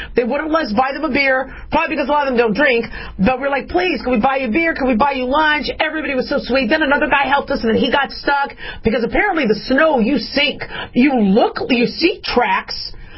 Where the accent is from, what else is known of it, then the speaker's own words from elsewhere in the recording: Las Vegas, Nevada, United States; So, we're from Vegas, okay? I've lived in snow, but we're a little inexperienced.